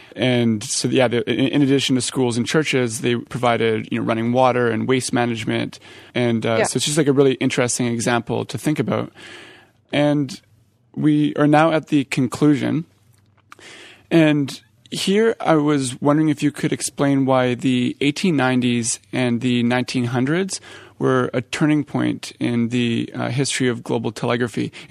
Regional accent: Canada; I'm from Canada, so I can picture it.

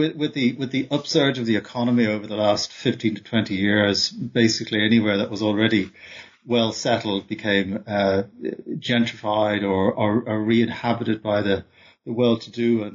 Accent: Dublin, Leinster, Ireland; also born or lived in Oxford, England; I work in Dublin. I'm also from Dublin, where I grew up.

